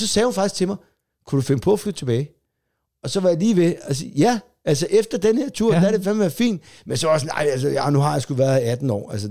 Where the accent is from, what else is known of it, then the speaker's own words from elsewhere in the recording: Solrød Strand, Zealand, Denmark; Jeg cyklede over en time rundt i Solrød Strand, hvor jeg har været, hvor jeg voksede op i 18 år.